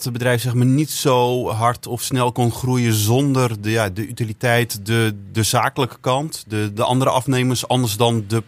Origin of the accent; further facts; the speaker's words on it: Zwaag, North Holland, Netherlands; born there; Nou, ik ben zelf ook geboren in Zwaag.